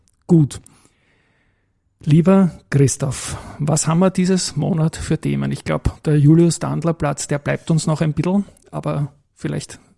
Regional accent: Vienna, Austria; Ich komme aus Donaustadt und arbeite im Alsergrund.

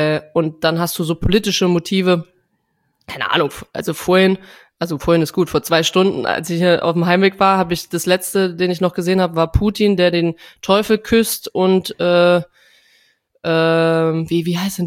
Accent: Trier, Rhineland-Palatinate, Germany; Bei uns in Trier

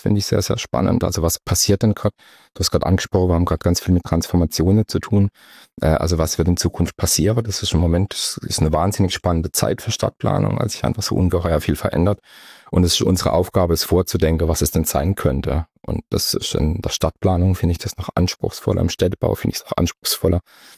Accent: Baden-Württemberg, Germany; Ihr hört so an meinem Slang. Also ich komme tatsächlich hier aus der Gegend. Ich bin in der Ortenau geboren und wohne auch da. Ich habe in Biberach an der Riss Architektur studiert und an der ETH in Zürich dann Stadtplanung nochmal.

